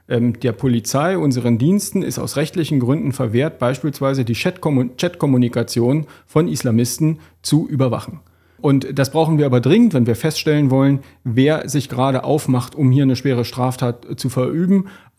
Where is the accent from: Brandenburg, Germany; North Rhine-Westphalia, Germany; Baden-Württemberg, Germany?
Brandenburg, Germany; Wittstock; In meiner Heimatstadt Wittstock gab es einen 15-jährigen